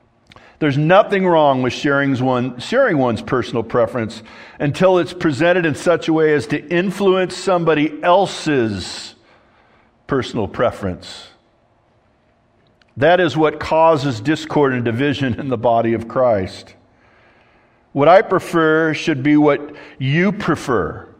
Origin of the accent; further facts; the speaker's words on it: California, United States; I'm from Southern California.